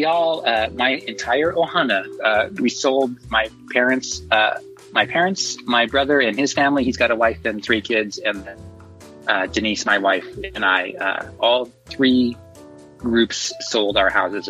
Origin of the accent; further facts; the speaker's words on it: Hawaii, United States; Well, I was born in Hawaii. That's my hometown. I grew up there. I was born and raised in Hawaii.